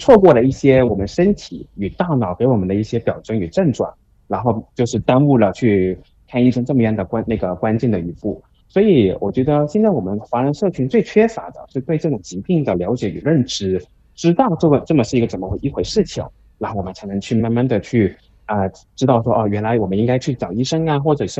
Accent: Hong Kong; 我是来自香港，然后呢，我的父母是来自于上海，就是在中国大陆的。

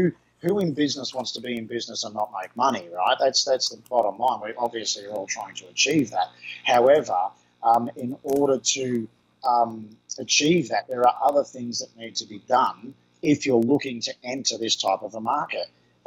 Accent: Australia; I am not a Filipino, right? I will never, ever think like a Filipino, and they will never, ever think like an Australian, right?

